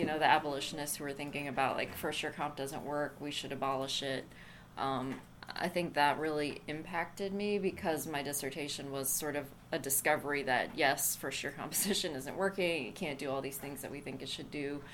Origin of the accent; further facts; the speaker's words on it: Mexico; So my parents were missionaries, and I was raised early on in Mexico where they were doing Bible translation.